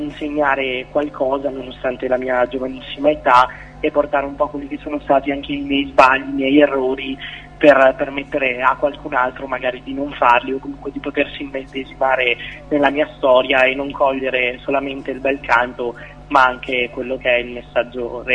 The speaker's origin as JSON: {"language": "Italian", "town": "Modena", "region": "Emilia-Romagna", "country": "Italy", "said": "è un ragazzo molto giovane di Modena, perché vengo da Modena."}